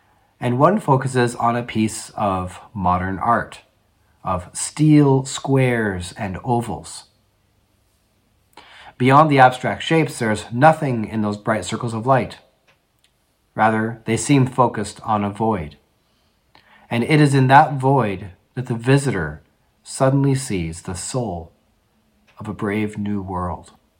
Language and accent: English; Washington, United States; moved away as an adult; I grew up in Washington State on the west coast of the United States of America. And growing up, I remember being surrounded by mountains, lakes, trees, fresh air, friendly people.